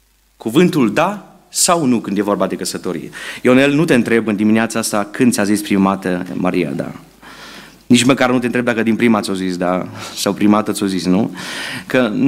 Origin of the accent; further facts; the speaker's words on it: Cluj-Napoca, Cluj County, Romania; După ce aflau că suntem din Cluj-Napoca